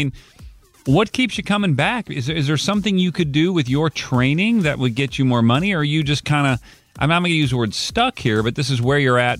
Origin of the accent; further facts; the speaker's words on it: Missouri, United States; Now, I'm from Missouri.